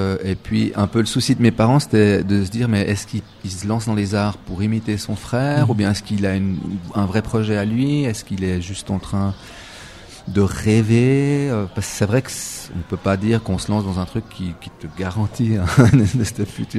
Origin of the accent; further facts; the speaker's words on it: Villars-sur-Ollon, Vaud, Switzerland; j'ai bientôt 50 ans cette année. J'ai fait les Beaux-Arts à Genève, mais j'ai grandi dans les Préalpes vaudoises, dans une station de ski, Villars-sur-Rollon.